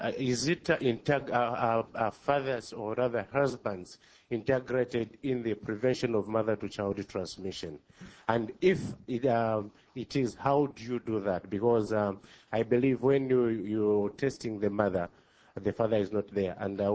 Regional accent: Zambia; I'm an activist from Zambia.

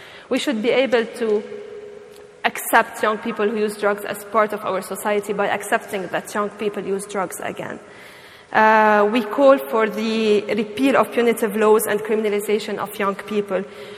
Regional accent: Lebanon; English is a second language; I was raised in Lebanon, and I worked on drug prevention for a long, long while.

